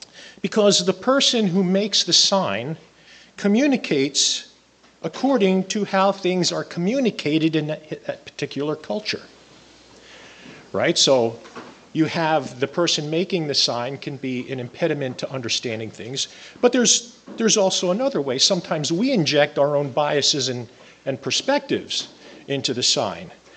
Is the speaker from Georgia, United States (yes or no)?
no; Pennsylvania, United States; because I'm from Pennsylvania, where we know how to put arrows indicating straight on our signs.